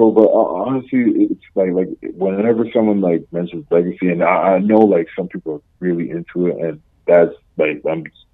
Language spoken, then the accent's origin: English; Canada; as a Canadian, like, it's it definitely means a lot